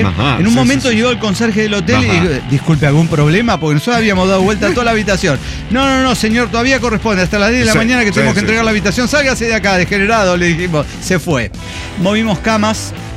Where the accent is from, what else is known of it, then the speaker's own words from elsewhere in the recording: Puebla, Mexico; Como ella sabe que soy poblano